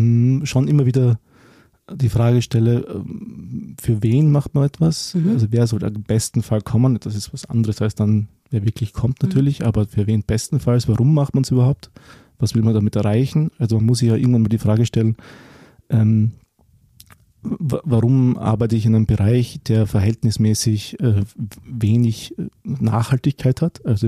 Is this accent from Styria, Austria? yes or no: yes; Deutschlandsberg, Styria, Austria; also born or lived in Graz; Aber ich bin im Bezirk Deutschlandsberg aufgewachsen, nicht in Graz.